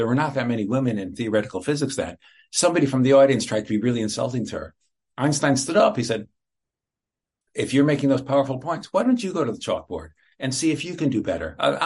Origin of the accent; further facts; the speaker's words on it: Chicago, Illinois, United States; I grew up in Chicago.